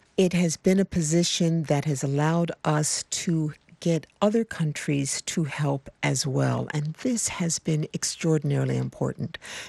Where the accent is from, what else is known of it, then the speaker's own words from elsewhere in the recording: United States; And that, as a diplomat, as an American, is very painful.